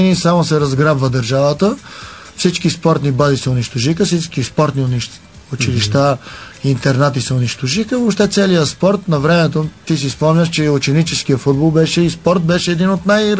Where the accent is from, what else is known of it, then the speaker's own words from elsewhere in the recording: Bankya, Sofia City, Bulgaria; От едно село Банкя. Банкя.